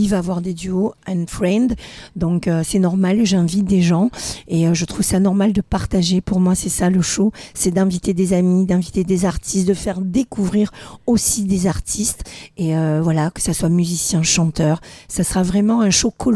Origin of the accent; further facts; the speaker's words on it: Marseille, Provence-Alpes-Côte d'Azur, France; supportrice de ma ville, Marseille, je vous aime, Marseille. Je suis marseillaise avant tout.